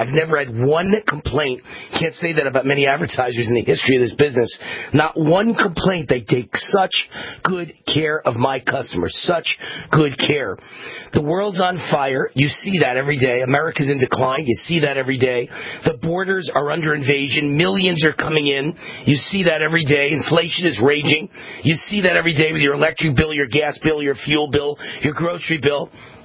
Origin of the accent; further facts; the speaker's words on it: New York, United States; I'm from New York, and we play attack, baby.